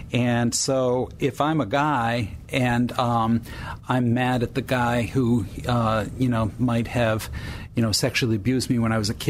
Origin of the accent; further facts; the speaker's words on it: Norwich, Connecticut, United States; who grew up in my hometown of Norwich, Connecticut.